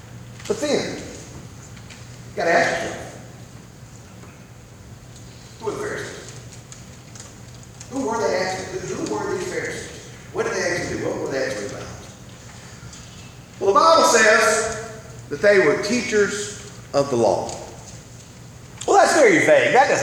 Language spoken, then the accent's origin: English; the South, United States; Is one of the problems of growing up in the South, growing up where we grew up